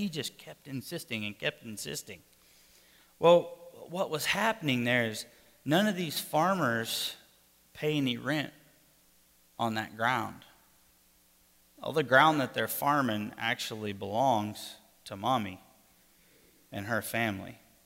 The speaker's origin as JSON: {"language": "English", "country": "United States", "said": "Not only because I'm American and, you know, they know where the help's coming from"}